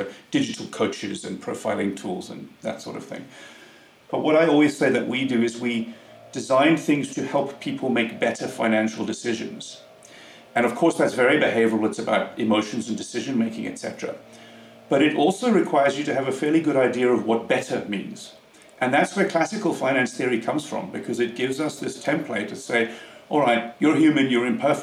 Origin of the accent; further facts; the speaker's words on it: South Africa; now in United Kingdom; I grew up in South Africa, but I've been in the UK for the last 20 years.